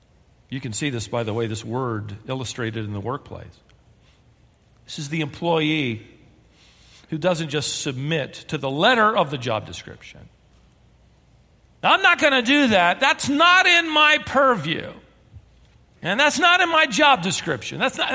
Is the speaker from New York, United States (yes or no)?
no; Worthington, Minnesota, United States; born there; make a 24-hour trip to Minnesota, place of my father's birth and upbringing. I was born in Worthington, Minnesota.